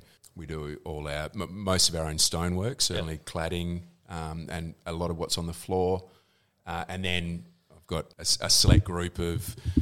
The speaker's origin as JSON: {"language": "English", "town": "Busselton", "region": "Western Australia", "country": "Australia", "tie": "born or raised there", "said": "worked for bricklayers when I was growing up in Busselton."}